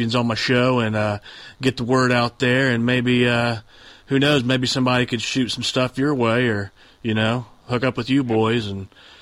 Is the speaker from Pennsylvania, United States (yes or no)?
no; Springfield, Ohio, United States; I've been here all my life, man.